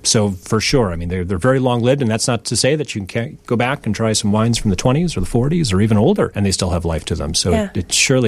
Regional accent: Chicago, Illinois, United States; I'm a Chicagoan

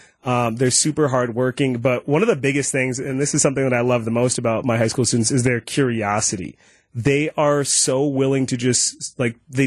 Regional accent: Elgin, Illinois, United States; I'm from Elgin, Illinois.

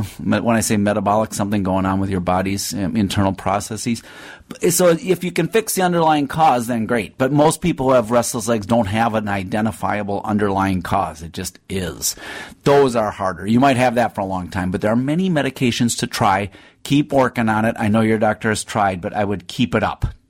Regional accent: Minnesota, United States; We're from Minnesota. The correct term is pop.

